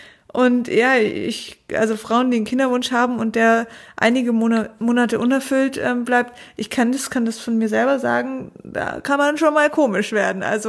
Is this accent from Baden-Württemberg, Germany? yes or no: yes; Konstanz, Baden-Württemberg, Germany